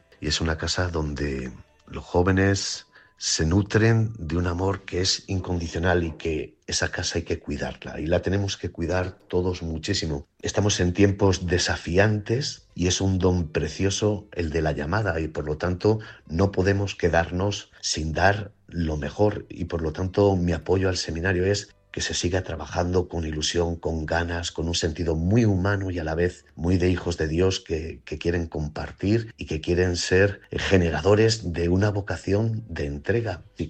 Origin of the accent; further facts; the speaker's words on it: Torralba de Calatrava, Castilla-La Mancha, Spain; born there; also born or lived in Dominican Republic / Madrid; nací en Torralba de Calatrava.